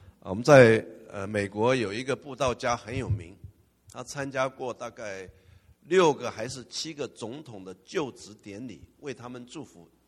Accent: China; 尤其是我们东方人，我们中国人，我们常常讲说眼泪往肚子里流

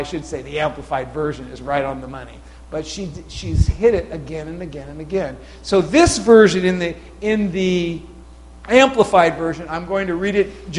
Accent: Mill Valley, California, United States; also born or lived in Fresno; So, yes, I was raised in Mill Valley, born in Fresno, but raised in Mill Valley.

